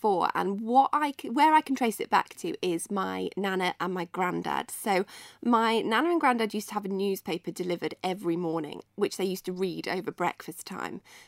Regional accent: Isle of Man; also born or lived in Northampton; I would say born in Northampton more than raised. We moved to the Isle of Man when I was about seven. So I would say the majority of my childhood has been spent on the island growing up. And then obviously all my schooling done here.

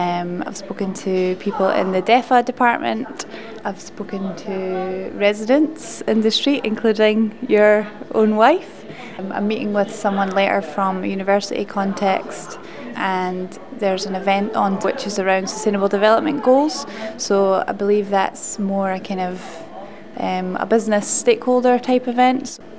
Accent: Edinburgh, Scotland, United Kingdom; I'm from Edinburgh. … I'm at University of Stirling.

